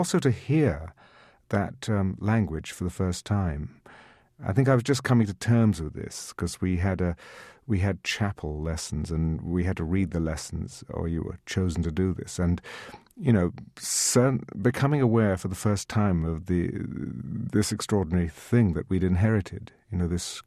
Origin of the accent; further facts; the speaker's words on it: England, United Kingdom; I was brought up in England